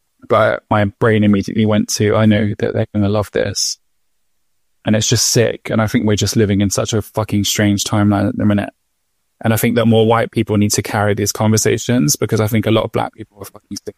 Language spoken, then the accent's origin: English; Eltham, London, United Kingdom; where I grew up in Eltham in the 90s